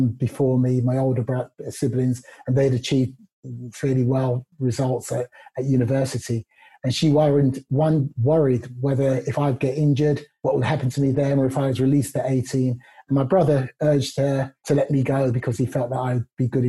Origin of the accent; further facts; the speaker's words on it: Cricklewood, London, United Kingdom; also born or lived in Luton; Luton was a really multicultural town. Didn't have any issues growing up, really. Growing up in Cricklewood, likewise, which again was very multicultural. Lots of different races, different cultures, and we all got on okay.